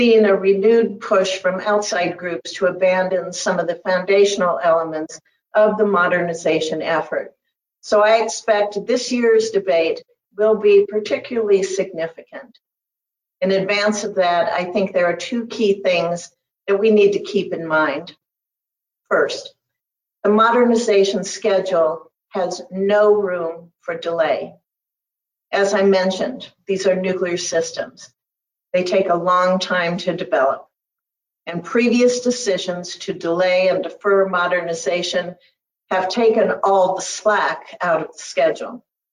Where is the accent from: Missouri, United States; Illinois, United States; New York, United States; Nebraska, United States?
Nebraska, United States; when he was visiting Offutt Air Force Base in my home state of Nebraska.